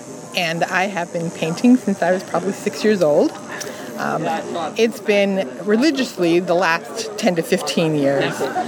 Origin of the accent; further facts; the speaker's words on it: Minnesota, United States; now in Columbus, United States; Originally, I am from Minnesota.